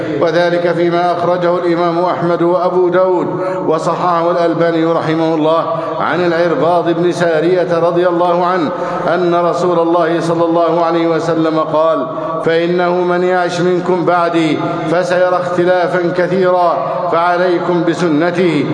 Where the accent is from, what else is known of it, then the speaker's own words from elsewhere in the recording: Egypt; اللهم احفظ بلدنا مصر أمنا أمانا، سخاء رخاء